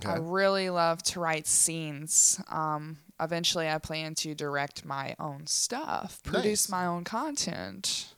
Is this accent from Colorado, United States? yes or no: no; Baton Rouge, Louisiana, United States; I'm from Baton Rouge, but I work in New Orleans also.